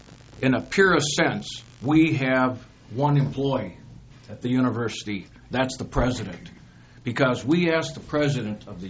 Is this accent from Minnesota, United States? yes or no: yes; Willmar, Minnesota, United States; I'm from Willmar.